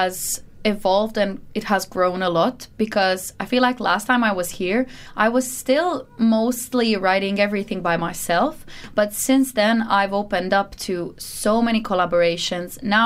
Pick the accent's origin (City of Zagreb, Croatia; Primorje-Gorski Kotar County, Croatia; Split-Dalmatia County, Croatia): Split-Dalmatia County, Croatia; Split; I am a girl from the sea, you know, I'm from Split, Croatia. So it's just, there's always that kind of aquatic influence on my life.